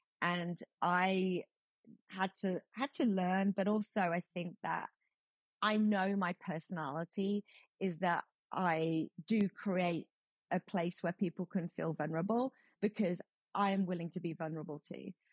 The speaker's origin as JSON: {"language": "English", "country": "United Kingdom", "accent": "British", "moved": "yes", "lives_now": "Houston, United States", "said": "my accent is very British. So I'm aware of Channel 4, but I have not lived in the UK since 1998."}